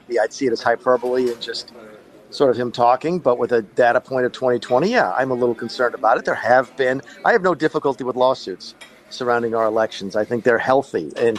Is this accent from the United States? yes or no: yes; South Carolina, United States; I voted yesterday in my home state of South Carolina